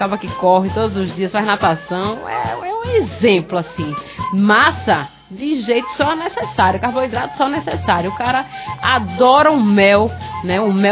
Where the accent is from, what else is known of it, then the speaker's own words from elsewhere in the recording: Bahia, Brazil; Eu sou baiana, Ave Maria, meu Deus, eu dou uma saudade boa, mas aqui em Pernambuco também tá bom.